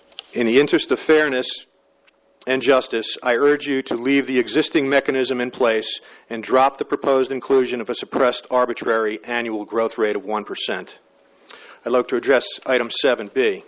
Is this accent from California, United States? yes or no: yes; Westminster, California, United States; I'm from Westminster, California.